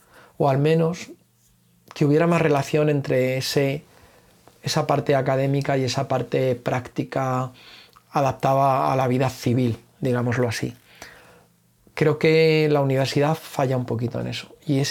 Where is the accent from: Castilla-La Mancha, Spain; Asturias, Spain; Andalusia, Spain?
Asturias, Spain; Y yo allí, recién llegadito a mi tierra en cierta medida, pero que nunca había sido mi sitio de trabajo